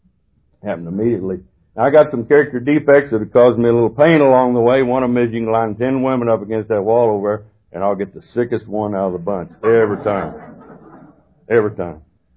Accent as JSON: {"language": "English", "region": "Texas", "country": "United States", "tie": "born there", "said": "I was born in Texas, and that don't make you an alcoholic"}